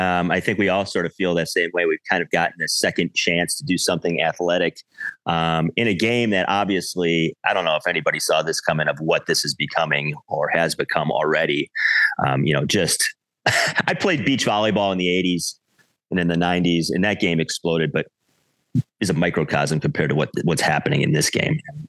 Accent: Wisconsin, United States; Zane grew up about 30 miles from where I grew up in Wisconsin.

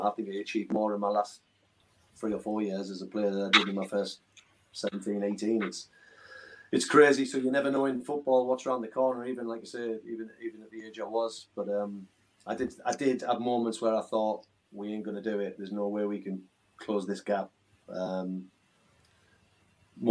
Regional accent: Hartlepool, North East England, United Kingdom; apart from obviously Bournemouth and maybe my hometown Hartlepool, Chesterfield's my next favourite club, 100%.

